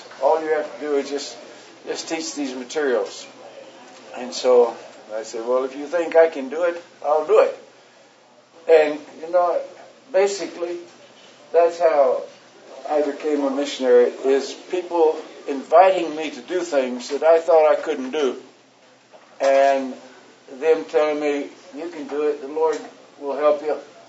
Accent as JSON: {"language": "English", "region": "Texas", "country": "United States", "said": "I'm a cowboy from Texas."}